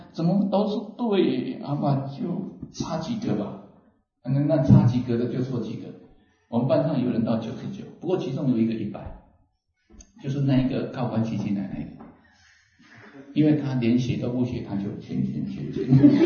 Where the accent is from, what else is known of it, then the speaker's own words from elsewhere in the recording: Taiwan; 以我们台湾人这撞这吸引那里